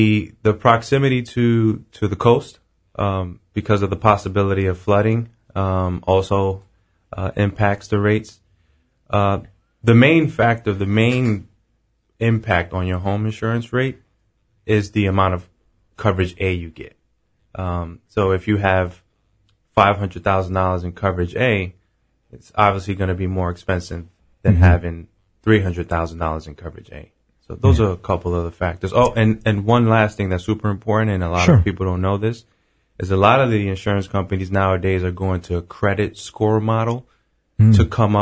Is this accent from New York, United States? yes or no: yes; New York, United States; I'm a New Yorker, born and raised. I currently live in Brooklyn with my wife and my little fluffy white dog named Enzo.